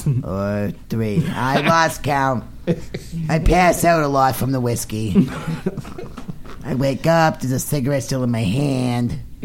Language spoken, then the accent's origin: English; New Jersey, United States; They could go fuck themselves. I'm from New Jersey.